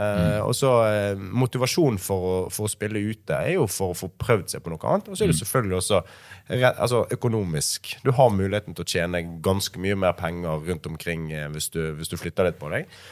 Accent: Bergen, Vestland, Norway; som bergenser, som den vokste opp på Møllpris, bukorpsgutt

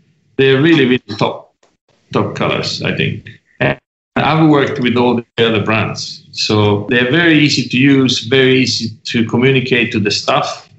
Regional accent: Southern Italy, Italy; born there; English is a second language; I'm more like a swimmer, you know, because I was born in South Italy.

